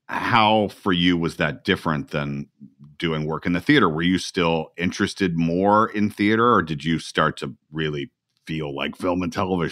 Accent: Atlanta, Georgia, United States; I grew up in Atlanta.

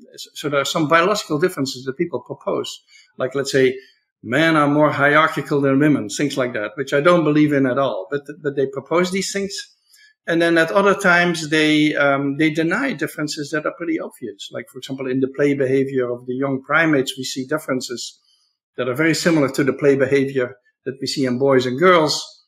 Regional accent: Netherlands; now in United States; So for me, you know, I'm from the Netherlands

